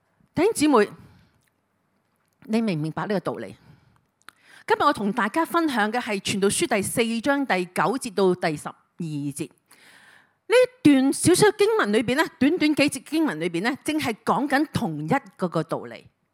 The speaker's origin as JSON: {"language": "Cantonese", "country": "China", "said": "咁所以呢我哋中國人傳統裏邊咧，都係希望生好多好多個嚇。"}